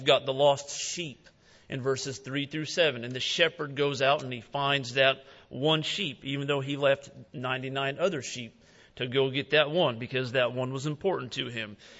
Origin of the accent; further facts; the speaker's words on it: United States; I think it is way too easy sometimes as an American to just accumulate stuff.